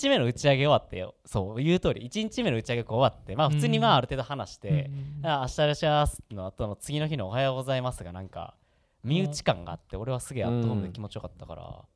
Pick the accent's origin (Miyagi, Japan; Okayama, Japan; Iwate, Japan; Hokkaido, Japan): Miyagi, Japan; Sendai; born there; 一応仙台生まれ